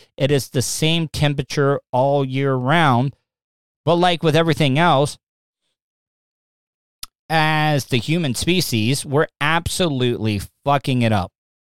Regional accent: DeLeon Springs, Florida, United States; we didn't have a lot of neighbors growing up in DeLeon Springs. I think our closest neighbor was like a couple of miles away.

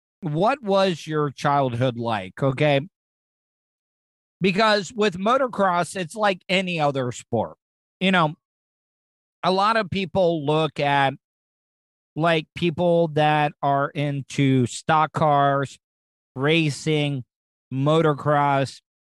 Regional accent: Daytona Beach, Florida, United States; here in the state of Florida, we got a lot of the motocross here. I grew up in Daytona Beach

